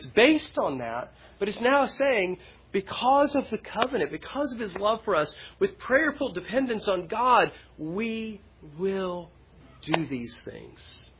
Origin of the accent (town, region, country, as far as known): Appalachia, United States